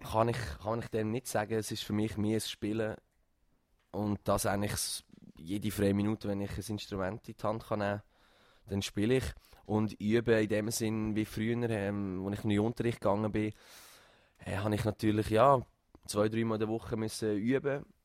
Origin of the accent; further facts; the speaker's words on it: Schwarzenberg, Lucerne, Switzerland; Ich komme aus dem Schwarzenberg. Für die, die nicht wissen, wo es liegt, Malters.